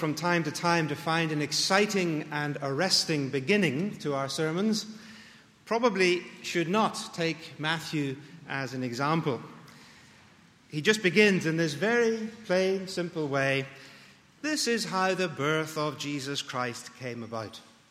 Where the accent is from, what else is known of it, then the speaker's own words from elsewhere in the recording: Belfast, Northern Ireland, United Kingdom; born there; I don't assume that they know that I was born in Belfast, though I was.